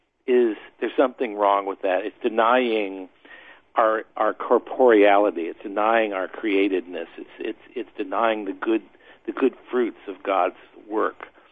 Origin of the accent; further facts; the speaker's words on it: Maryland, United States; also born or lived in New Orleans; I'm from Maryland, and I grew up in Maryland, got all my formal education there.